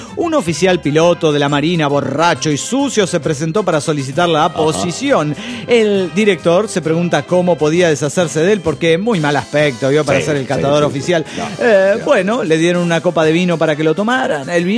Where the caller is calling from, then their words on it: California, United States; de Silicon Valley.